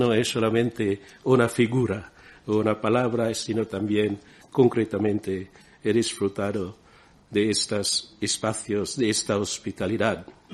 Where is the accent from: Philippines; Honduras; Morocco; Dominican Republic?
Philippines; visitando muchos lugares que fueron las fuentes de la evangelización de mi tierra, como conventos, santuarios, monasterios, de Covadonga a Granada